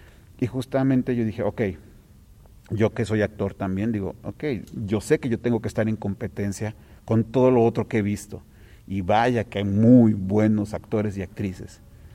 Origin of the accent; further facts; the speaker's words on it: Aguascalientes, Mexico; que es mi tierra, que es mi gente, mis actores, actrices de aquí de Aguascalientes